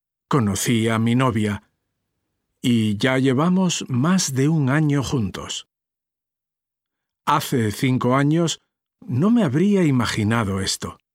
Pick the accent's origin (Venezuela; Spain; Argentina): Spain; also born or lived in England; now in Hong Kong; soy español. Ahora vivo en Hong Kong. Ya llevo aquí un año. ¿Cómo pasa el tiempo? No es la primera vez que vivo en el extranjero. Antes de venir a Hong Kong, viví 3 años en Inglaterra